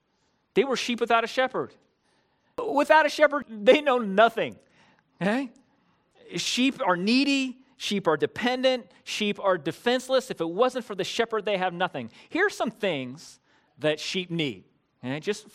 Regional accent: San Bernardino, California, United States; You know that I grew up in San Bernardino. Our house was built on Little Mountain.

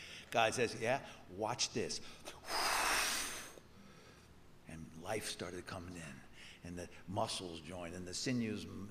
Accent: Babylon, New York, United States; Now, I'm from New York. As a matter of fact, just like Abraham, I was led out of Babylon. Because the name of my town I grew up in was Babylon, New York.

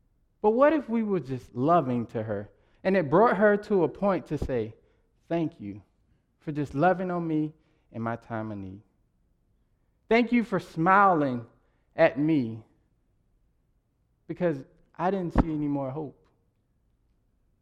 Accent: North Carolina, United States; There's a story in my hometown in North Carolina.

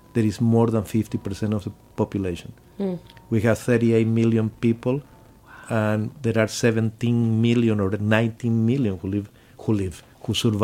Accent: Mendoza, Argentina; if you cross from Buenos Aires to Mendoza, my hometown, 16 hours in a train

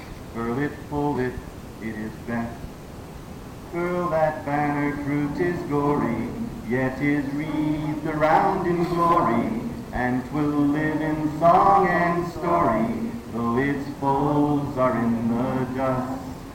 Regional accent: the South, United States; I'm a Southerner, and so whenever anyone dies in my family, I have to go South. I get to go South a lot these days.

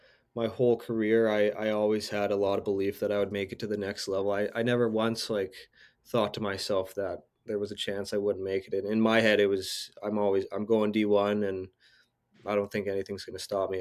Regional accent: Spruce Grove, Alberta, Canada; my first four games, I was an affiliate for Spruce Grove, my hometown.

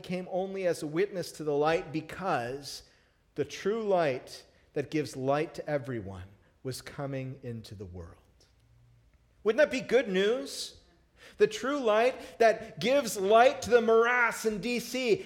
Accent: Seattle, Washington, United States; I grew up in the Seattle area, and if you think there's a big difference seasonally in light and dark around here, it's even more so, 1,000 miles to the north.

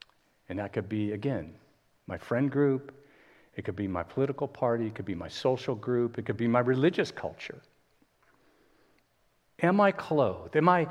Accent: Miami, Florida, United States; moved away as an adult; also born or lived in Holland, Michigan; I grew up in Miami, and it was disco days then. And so I moved to Michigan, the Midwest, small town in Holland, Michigan, and I had clogs.

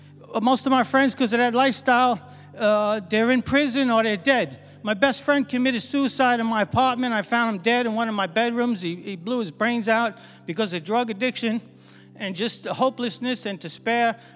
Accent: New York, United States; I'm from New York.

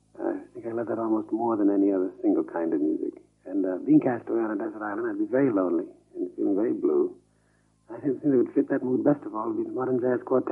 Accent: New York City, New York, United States; born there; Yes, I was born in New York City, but both my parents are from the West Indies.

